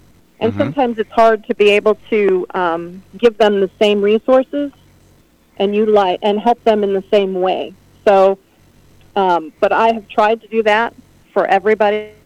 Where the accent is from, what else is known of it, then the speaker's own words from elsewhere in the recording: Ohio, United States; Yes, I grew up in Stark County.